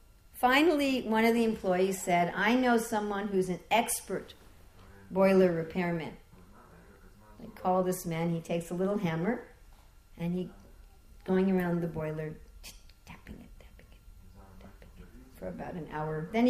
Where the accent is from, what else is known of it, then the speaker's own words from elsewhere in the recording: New York, United States; also born or lived in New Jersey; I'm from New York. We talk very fast.